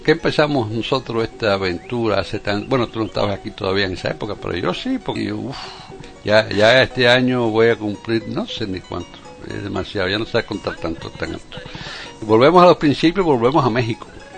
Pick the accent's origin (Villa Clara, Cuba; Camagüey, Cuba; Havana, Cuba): Havana, Cuba; born there; desde muchacho, yo no sé por qué nací en La Habana, porque en La Habana me encantaba la música mexicana.